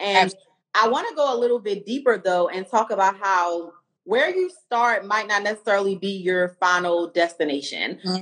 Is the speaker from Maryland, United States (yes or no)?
yes; Baltimore, Maryland, United States; yes, I'm from Baltimore.